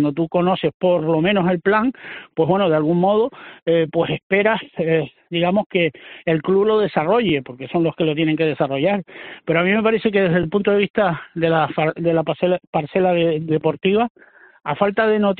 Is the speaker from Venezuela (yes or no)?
no; Canary Islands, Spain; Y también sé que como jugador canario no se puede afrontar esa categoría.